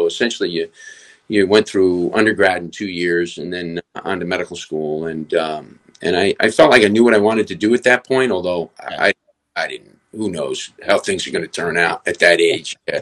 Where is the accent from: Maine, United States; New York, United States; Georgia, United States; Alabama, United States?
New York, United States; You know, I grew up in New York, just a few minutes from the New York Rangers training facility here, and then being in Boston at Boston University